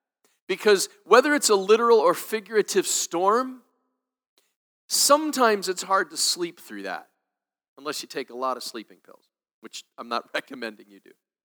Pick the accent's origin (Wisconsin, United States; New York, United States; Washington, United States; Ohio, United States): Wisconsin, United States; like myself growing up in Wisconsin, I was right on the shore of Lake Michigan.